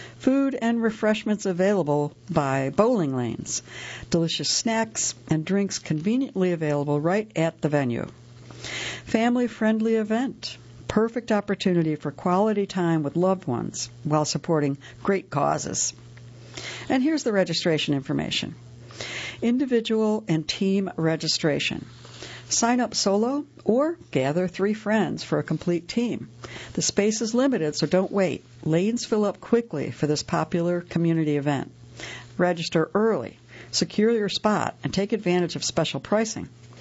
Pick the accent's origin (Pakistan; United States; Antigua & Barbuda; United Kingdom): Antigua & Barbuda; and I am from Antigua and Barbuda.